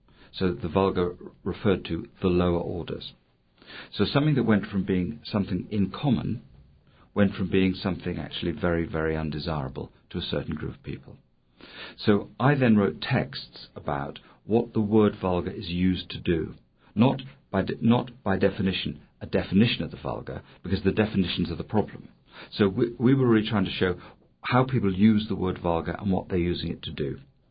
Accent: England, United Kingdom; at least in my case, being English

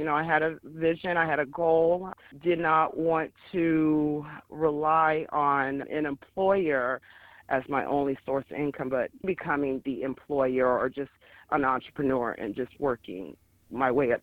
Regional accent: Anchorage, Alaska, United States; Yes, born and raised in Anchorage, Alaska. My parents came up in the 70s, started in Delta Junction, came to Anchorage.

